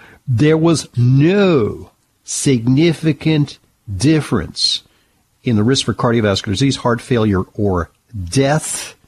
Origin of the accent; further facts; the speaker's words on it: New York, United States; here in my hometown of New York